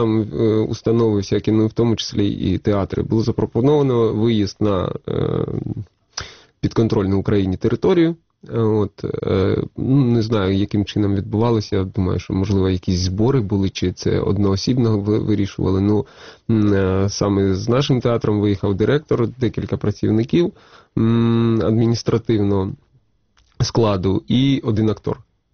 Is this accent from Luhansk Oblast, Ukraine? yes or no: yes; Luhansk, Luhansk Oblast, Ukraine; moved away; Я сам из Луганска, так, я проживал в Луганску, выехал в липні 14-го с родиною. От, трошки було таке, що поїздив, я і в Чернівцях був, і в Черкасах працював рік в театрі.